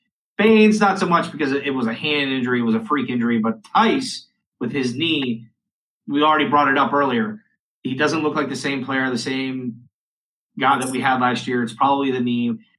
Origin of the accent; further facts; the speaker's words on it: Pittsburgh, Pennsylvania, United States; I'm from Pittsburgh, been watching my whole entire life.